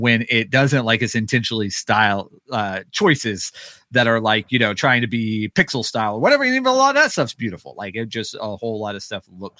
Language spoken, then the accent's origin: English; Texas, United States; that's just not something I ever had an opportunity to do growing up in the Texas Panhandle. That's completely flat.